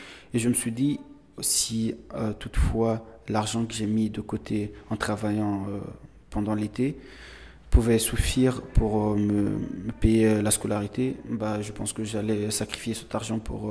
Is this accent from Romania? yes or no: no; Guinea; now in Greece; j'ai quitté la Guinée, je suis venu en Grèce en 2016.